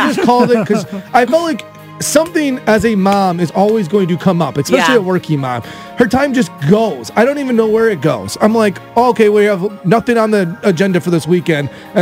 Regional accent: Chicago, Illinois, United States; also born or lived in Texas; We grew up in Chicago, Midwest people, but we just moved here from Texas.

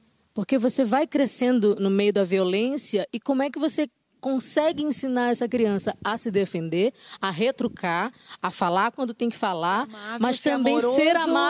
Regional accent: Belém, Pará, Brazil; Eu falo, ah, a gente é de Belém do Pará

